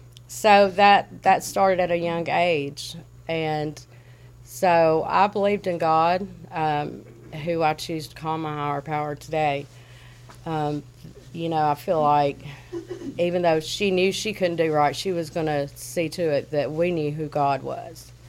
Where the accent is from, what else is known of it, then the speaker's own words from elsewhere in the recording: Texas, United States; born there; I was born in Texas. I'm 43 years old. My father was in the Air Force.